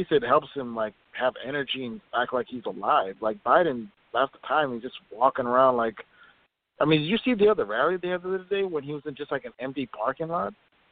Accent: Minnesota, United States; I'm from Minnesota. Now I'm talking about these northern Midwest states that are, in my opinion, these are the battlegrounds.

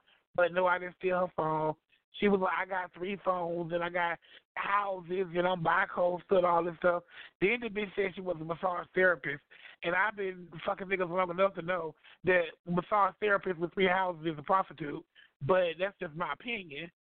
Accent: Florida, United States; I'm from Florida, so, you know, like, I'm all about

